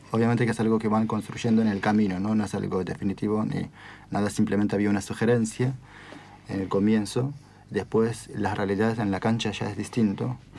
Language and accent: Spanish; Turkey; de Turquía, y te digo, hasta los años 70 no había un liceo en la zona de Kurdistán